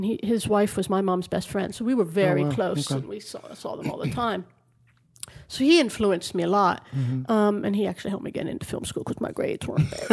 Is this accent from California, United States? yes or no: no; New York, United States; moved away as an adult; I was born and raised in New York, mm-hmm. and that's where I started my career.